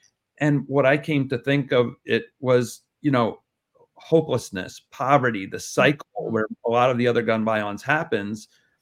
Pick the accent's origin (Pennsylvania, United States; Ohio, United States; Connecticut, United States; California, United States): Connecticut, United States; Sandy Hook; I'm from Sandy Hook, Connecticut. That Sandy Hook, Connecticut that you know, we know and have heard about.